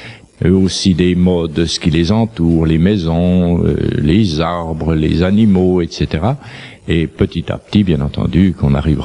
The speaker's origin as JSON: {"language": "French", "town": "Montigny", "country": "France", "tie": "born there", "said": "Je suis né à Montigny, mon grand-père était de Montigny, la famille est établie là depuis très longtemps."}